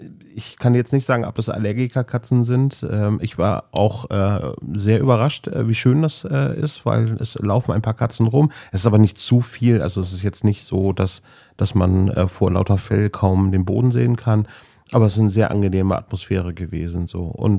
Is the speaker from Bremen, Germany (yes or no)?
yes; Bremen, Germany; Und ich bin ja in Findorf halt groß geworden